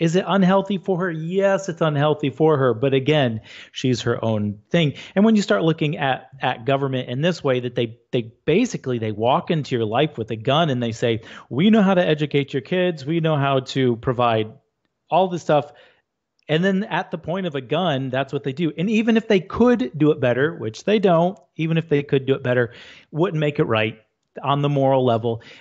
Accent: Northern US, United States; I'm originally from the North. My family didn't even come to America until halfway through the Civil War.

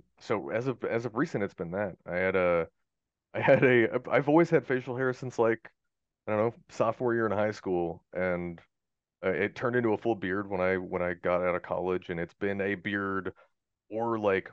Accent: Portland, Oregon, United States; I grew up in Portland. I have friends in Seattle and Portland.

